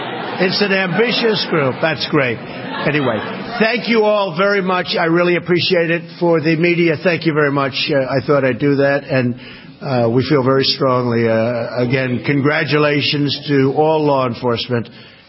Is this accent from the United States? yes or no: yes; United States; Americans must unify and we must show the world that we are united together in peace and love and harmony as fellow American citizens.